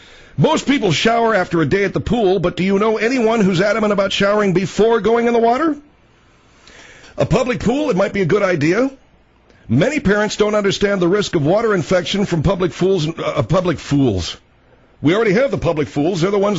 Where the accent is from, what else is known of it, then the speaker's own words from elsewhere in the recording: Arcadia, California, United States; I mean, I grew up in Arcadia, California, and we had a huge public pool in the summertime.